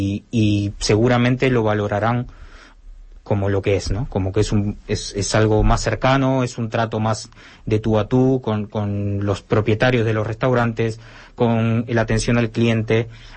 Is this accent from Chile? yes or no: no; Argentina; now in Barcelona, Spain; Yo soy argentino y desde pequeñito siempre me he dedicado a esto, al principio en bicicleta, luego en moto, y aquí cuando llegué a Barcelona por el 2005